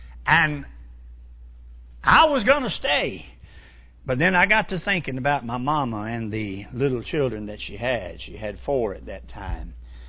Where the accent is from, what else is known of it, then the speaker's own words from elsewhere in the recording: Gulfport, Mississippi, United States; born there; I was born in Gulfport, Mississippi, 1948.